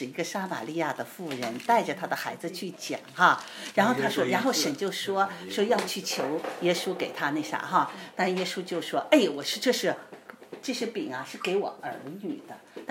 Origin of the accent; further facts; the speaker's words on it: China; now in United Kingdom; 那对我们从国内来的人，我们那时候出来没，那时候九七年哈